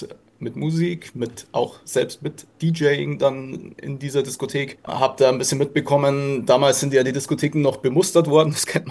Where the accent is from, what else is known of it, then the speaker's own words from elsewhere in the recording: Rosenheim, Bavaria, Germany; born there; mein Dad hatte in den 80ern schon eine Diskothek in Rosenheim, das ist auch mein Geburtsort